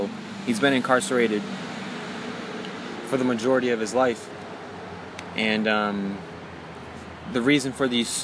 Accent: Michigan, United States; I am from Michigan.

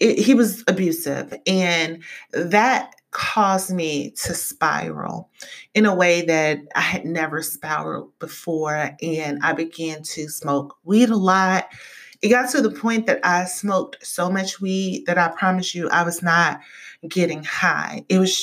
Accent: the South, United States; Any experience or knowledge that I had with bipolar came from growing up in the South

